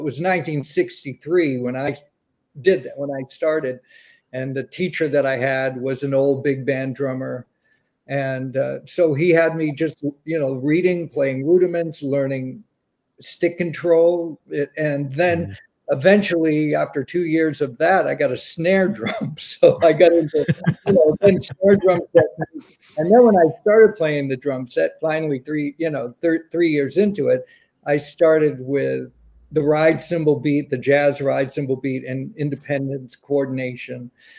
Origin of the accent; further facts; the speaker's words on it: Boston, Massachusetts, United States; And growing up in the Boston area, luckily I got to see him a lot.